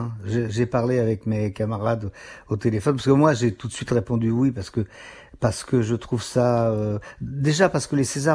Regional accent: Puteaux, Île-de-France, France; mais moi j'étais d'une banlieue ouvrière. Je venais de Puteaux, je suis un enfant de Puteaux, moi.

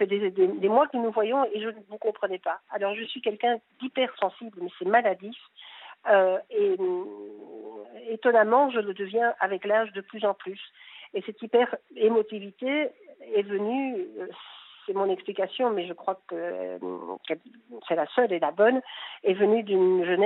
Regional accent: Belgium; alors que je suis belge, nous sommes belges et nous habitions en Belgique depuis toujours

